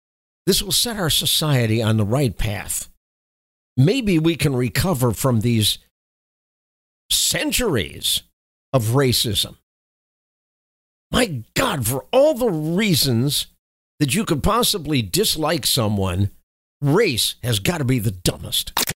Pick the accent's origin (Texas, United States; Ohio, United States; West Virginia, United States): Texas, United States; Houston; it's going to go in near Houston, my hometown